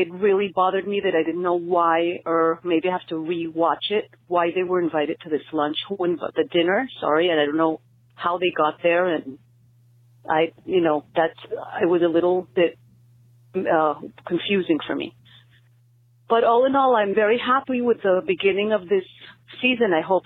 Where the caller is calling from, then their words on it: Miami, Florida, United States; I'm calling from Miami.